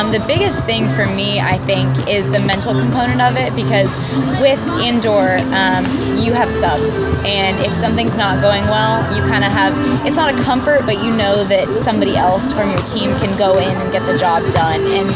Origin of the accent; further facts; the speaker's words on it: Texas, United States; So I'm from Texas, and surprisingly, Texas is one of the biggest states for sand volleyball.